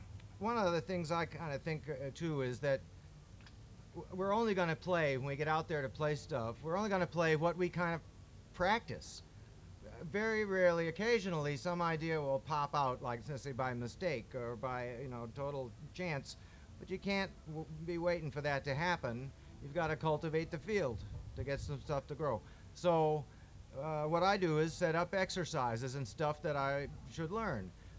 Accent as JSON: {"language": "English", "region": "Massachusetts", "country": "United States", "tie": "born there", "said": "Well, Arab is in Alabama, and that's where my mother came from. And but I was born in the Bay State, Massachusetts, and seemed kind of symmetrical to me."}